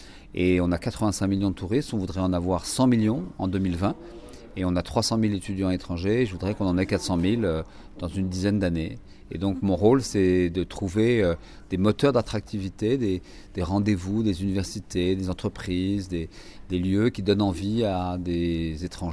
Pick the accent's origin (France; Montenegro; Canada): France; Je suis français